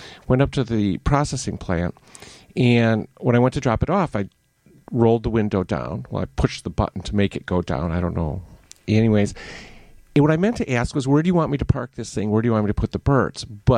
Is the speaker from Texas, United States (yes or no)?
no; Detroit, Michigan, United States; I grew up in Detroit. I'm a city kid.